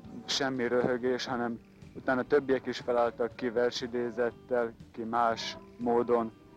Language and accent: Hungarian; Dunajská Streda, Trnava Region, Slovakia; Dunaszerdahelyről, Szlovákiából jöttem.